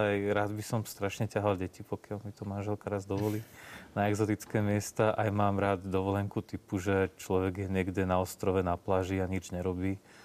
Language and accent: Slovak; Košice, Košice Region, Slovakia; born there; Pre mňa sú tie Košice úplne, že tým, že to je moje rodisko